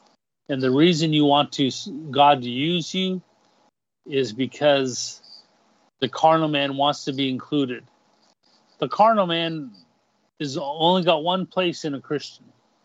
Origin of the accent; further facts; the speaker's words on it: United States; now in Canada; I'm American. I have a right. I'm a Canadian now.